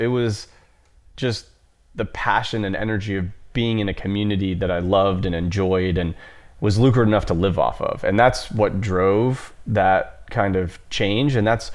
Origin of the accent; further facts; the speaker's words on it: Washington, District of Columbia, United States; because I grew up in the Washington, D.C. metro area